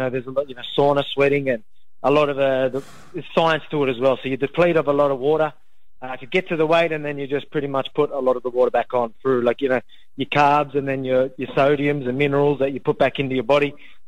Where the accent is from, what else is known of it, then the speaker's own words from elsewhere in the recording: Wollongong, New South Wales, Australia; I'm from the Gong. I'm still a Gong boy.